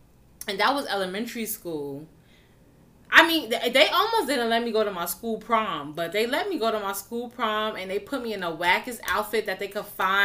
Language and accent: English; New York, United States; projects, Albany projects. And during that first week of school, I made a best friend. And she was also born and raised in Albany projects.